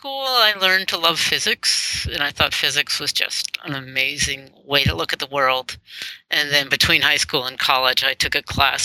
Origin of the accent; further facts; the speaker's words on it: New Hampshire, United States; I grew up in New Hampshire, and so there were lots of hills and valleys and mountains and roads